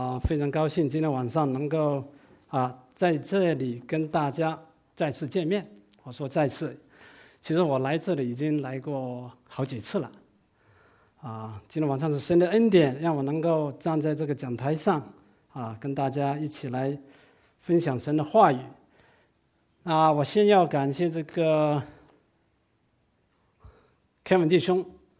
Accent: Guangdong, China; 我是广东人，广东人，出生在那个广东最北的一个山区，在乡下里面出生。

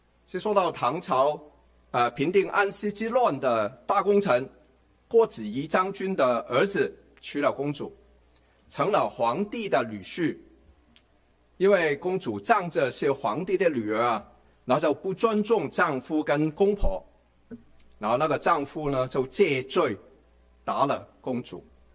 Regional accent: Guangdong, China; 我是广东人，有粤剧这种比较特殊的戏曲

